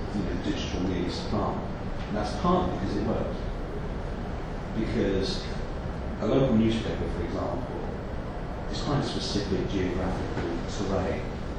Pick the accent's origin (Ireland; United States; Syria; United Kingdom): United Kingdom; London; I work in town, I support football team in East London, I'm from South London, live in North London, my sister's from West London, I've got family in Germany, I've got family in South America